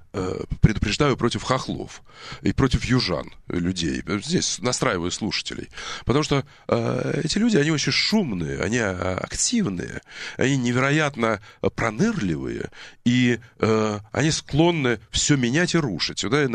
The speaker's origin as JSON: {"language": "Russian", "region": "Crimea", "country": "Ukraine", "said": "С моей точки зрения, я крымчанин тоже."}